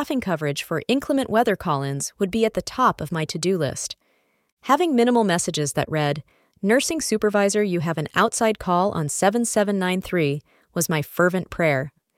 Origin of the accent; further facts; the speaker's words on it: Tennessee, United States; Outside, the world was white in my hometown of Middle Tennessee